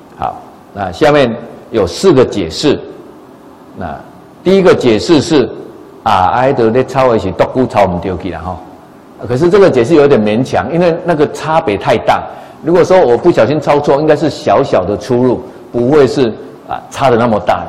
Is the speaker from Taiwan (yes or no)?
yes; Taiwan; 那所以当我说我是台湾人的时候也对，那我说我是河洛人的也对，我是台湾人当中的河洛人